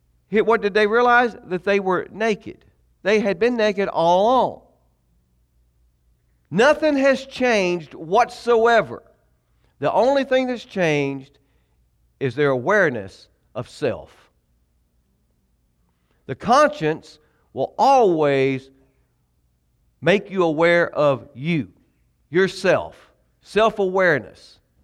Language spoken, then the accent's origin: English; Anniston, Alabama, United States; I was raised in the South, in Anniston, Alabama, in Calhoun County, and Calhoun County was a dry county